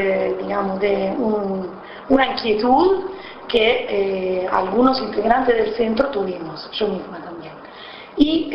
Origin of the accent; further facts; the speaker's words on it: Rome, Lazio, Italy; Spanish is a second language; now in La Plata, Argentina; soy de Roma y me encuentro actualmente en Argentina